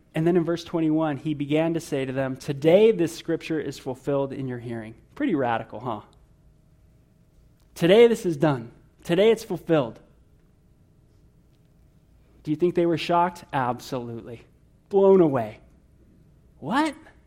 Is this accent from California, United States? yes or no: yes; California, United States; And this is so different from how I was raised in Southern California, hanging out in the San Fernando Valley around a lot of New Age thought.